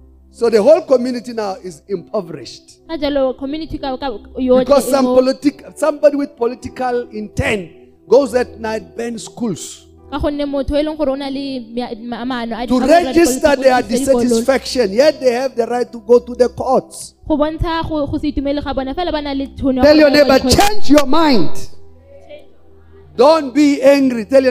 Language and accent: English; South Africa; I am a South African.